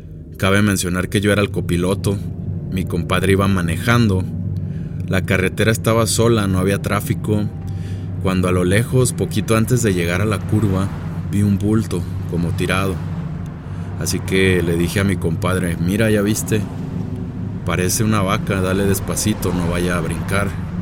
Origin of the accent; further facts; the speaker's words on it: Jalisco, Mexico; Soy de Los Altos de Jalisco.